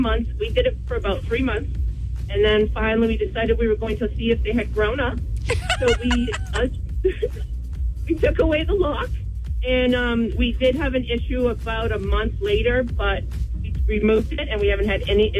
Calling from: Somersworth, New Hampshire, United States; I'm from Summersworth.

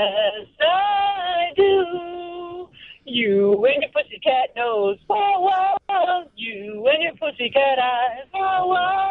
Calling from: Chicago, Illinois, United States; I'm calling from Chicago, but I'm on 294 right now.

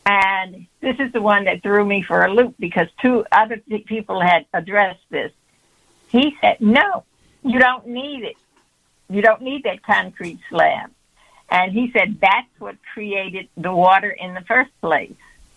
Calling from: Matteson, Illinois, United States; I'm calling from Matteson, Illinois.

